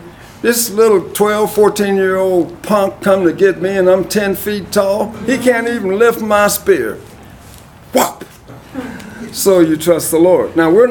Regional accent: the South, United States; I grew up in the Jim Crow South before civil rights.

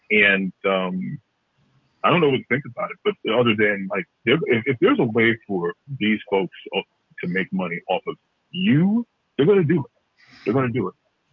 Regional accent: Jamestown, New York, United States; I was in a bar back in my hometown, Jamestown, New York, a few.

